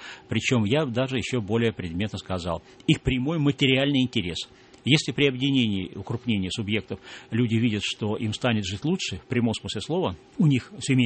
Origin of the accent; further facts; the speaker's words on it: Saint Petersburg, Russia; при въезде с моря в мой родной город Санкт-Петербург.